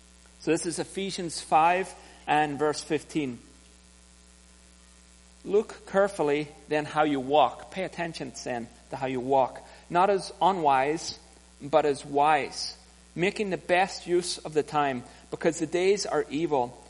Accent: Ireland; moved away as an adult; now in Canada; I grew up in Ireland and came to Canada for the first time in 97, came for the summer, did some camps, then came back again in 98, did some more camps, back in 99, did some more camps, and then in 2000 I emigrated and came to Canada

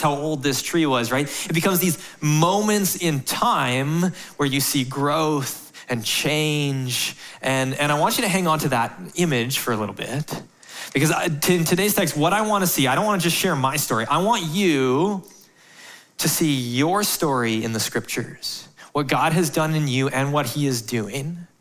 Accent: Glenavon, Saskatchewan, Canada; I grew up in Saskatchewan on a farm. Any Saskatchewan people here? Woo! Come on. There we go. And so middle of nowhere, southeast Saskatchewan, a little town called Glenavon.

